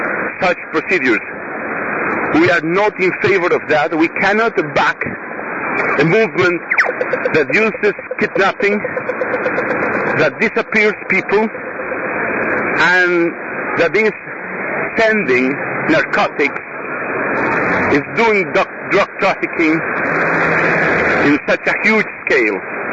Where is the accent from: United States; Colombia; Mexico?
Colombia; now in Dublin, Ireland; I am a priest from Colombia, and well, I'm studying here in Dublin.